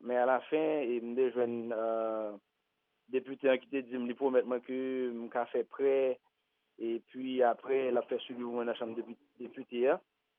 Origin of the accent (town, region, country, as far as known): Haiti